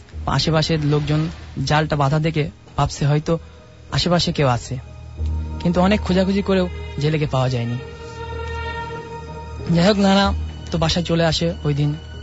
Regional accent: Jessore, Khulna Division, Bangladesh; now in Dhaka, Bangladesh; মিরপুর 1 থেকে আসছি, আমার বাসা যশোর

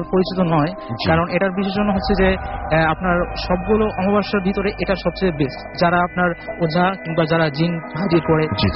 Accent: Dhaka, Dhaka Division, Bangladesh; আমি এসেছি লালবাগ থেকে।

